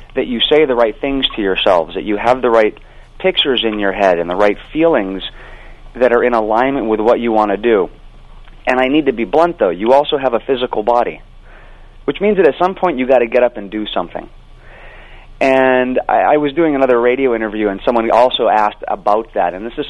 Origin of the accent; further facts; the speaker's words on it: Hawaii, United States; Yeah, growing up in Hawaii, volleyball is probably the bigger sport out there